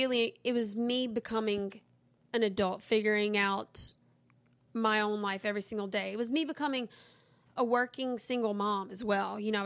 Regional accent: Louisiana, United States; I grew up in Louisiana.

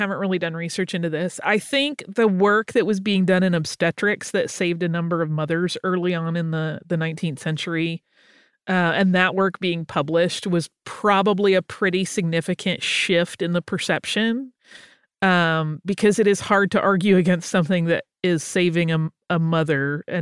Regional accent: Louisiana, United States; now in New Orleans, United States; I am from South Louisiana and currently live in New Orleans.

